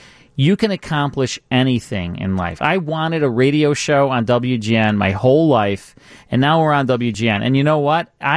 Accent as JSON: {"language": "English", "town": "Chicago", "region": "Illinois", "country": "United States", "tie": "born or raised there", "said": "Wow. I grew up in Chicago."}